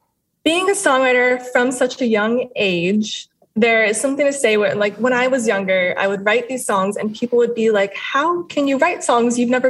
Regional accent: United States; I love being Cuban American.

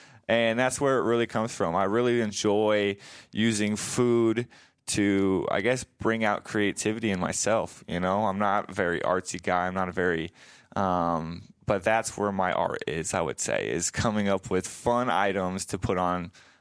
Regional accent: Omaha, Nebraska, United States; I mean, I grew up in Omaha. I love Omaha. It's a great town. It's a little big town, 100%.

